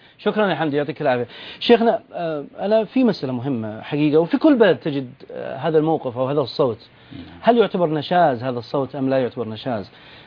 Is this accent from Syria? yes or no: no; Yemen; بما أنا من اليمن